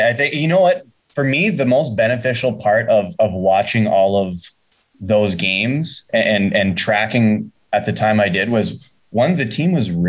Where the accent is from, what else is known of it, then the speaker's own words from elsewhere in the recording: Sudbury, Ontario, Canada; Yeah, I played hockey growing up in Sudbury.